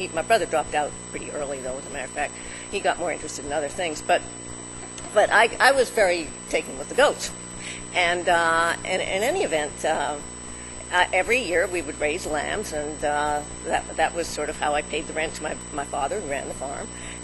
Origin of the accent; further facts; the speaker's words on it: British Columbia, Canada; now in New York City, United States; I grew up in British Columbia, not Saskatchewan.